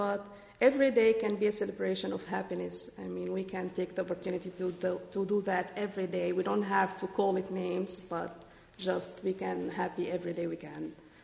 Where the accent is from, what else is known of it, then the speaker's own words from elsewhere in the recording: Egypt; I'm from Egypt, and we have people from Libya.